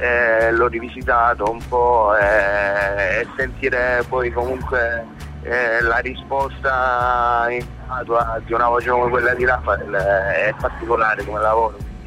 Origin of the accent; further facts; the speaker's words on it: Catanzaro, Calabria, Italy; now in Rome, Italy; io comunque sono originario di Catanzaro, provincia, vivo a Roma da 12 anni, però comunque io quando parlo cerco di parlare italiano